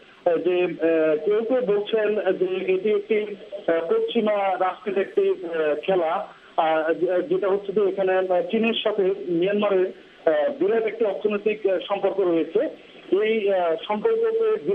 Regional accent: Sandwip, Chittagong Division, Bangladesh; আমার গ্রামের বাড়ি চট্টগ্রামের সন্দ্বীপ উপজেলায়।

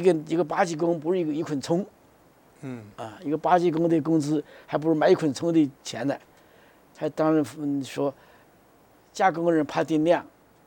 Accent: China

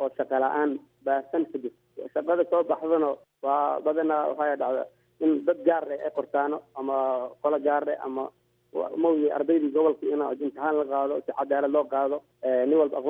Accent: Beledweyne, Hiiraan, Somalia; magaaladii aan ku dhashay oo wax ku bartay oon ilaa heer jaamacadeed on bike 2 aan ku qaatay Beledweyne

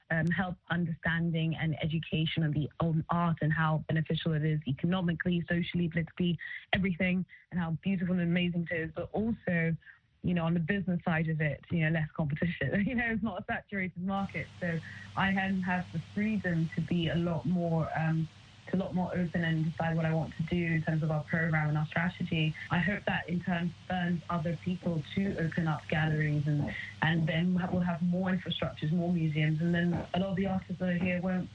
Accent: Lagos, Nigeria; also born or lived in Ghana; the choice I had was being half Nigerian, half Ghanaian. I could have moved back to Lagos

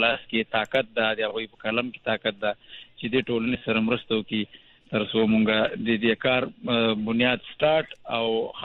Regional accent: Afghanistan; زه افغان یم ټول افغانستان زموږ دپاره د مور حیثیت لري

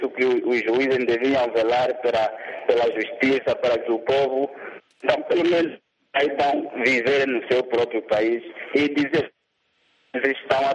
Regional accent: Luanda, Angola; eu amo a minha pátria Angola, a minha terra Angola.

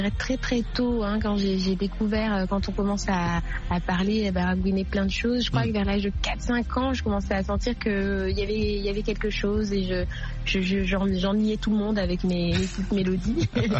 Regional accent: Draguignan, Provence-Alpes-Côte d'Azur, France; born there

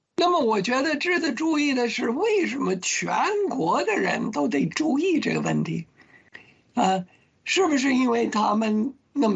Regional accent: China

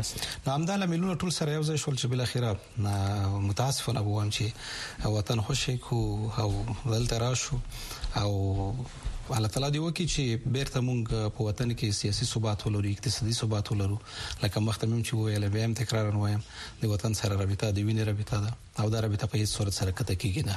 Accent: Khost, Afghanistan; also born or lived in Pakistan; زه د خوست ولایت يم د خوست د لکنو د بدی خېلو په کلی کې پیدا شوم ابتدایي زده کړې مې مهاجرت په کلونو کې کړې وې

